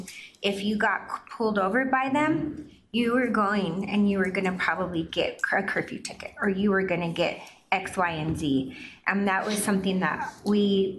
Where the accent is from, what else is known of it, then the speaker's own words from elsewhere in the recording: Denver, Colorado, United States; And when we were growing up in Northwest Denver, and I grew up during the summer of violence in Northwest Denver and lost a lot of friends in high school